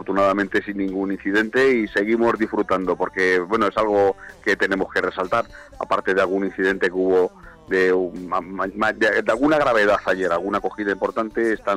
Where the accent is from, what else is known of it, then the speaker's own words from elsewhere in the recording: Arganda, Community of Madrid, Spain; yo he disfrutado toda mi vida de las fiestas de mi pueblo, de mi ciudad, de Arganda